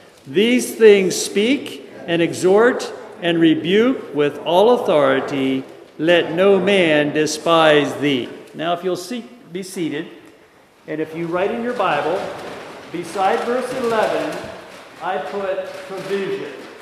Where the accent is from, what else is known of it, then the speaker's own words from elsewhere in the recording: Pennsylvania, United States; Alma and I grew up in Pennsylvania.